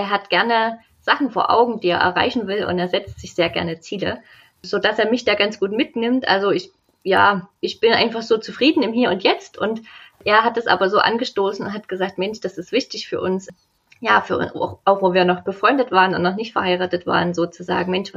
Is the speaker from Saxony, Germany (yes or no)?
yes; Dresden, Saxony, Germany; Wir kommen beide aus Dresden, beziehungsweise wohnen in Dresden. Ich bin 37 Jahre alt